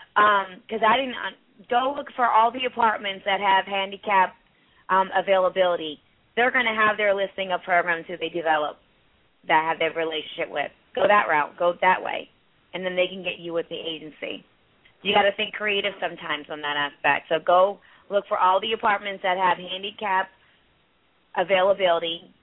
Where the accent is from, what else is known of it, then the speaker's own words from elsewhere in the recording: India; I come from a family of doctors. I'm from India, okay?